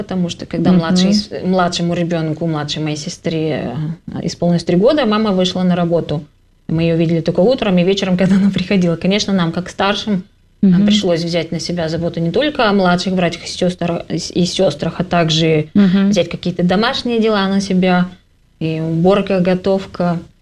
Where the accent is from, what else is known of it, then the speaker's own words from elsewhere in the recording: Izhevsk, Udmurt Republic, Russia; now in Saint Petersburg, Russia; Я приехала сюда из города Ижевска. Это находится в центральной части России. В Удмуртской республике. И я из большой семьи, из христианской семьи. В моей семье 9 детей.